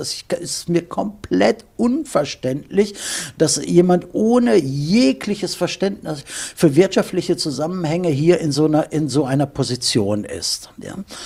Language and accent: German; Germany; Also ich bin Deutscher, in Deutschland geboren